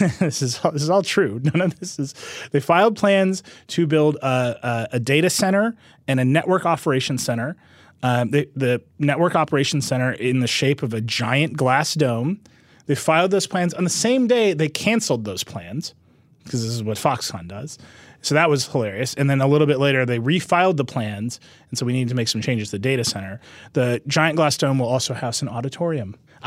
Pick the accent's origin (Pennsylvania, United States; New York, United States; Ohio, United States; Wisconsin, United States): Wisconsin, United States; Mount Pleasant; They're building a factory in my hometown of Mount Pleasant, Wisconsin.